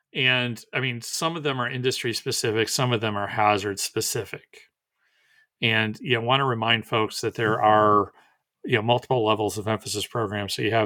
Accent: Wisconsin, United States; I grew up in Wisconsin. Wisconsin's part of Region 5.

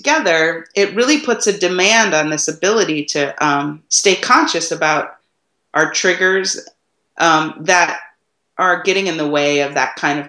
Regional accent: Hawaii, United States; like growing up in Hawaii. So we got married in Hawaii

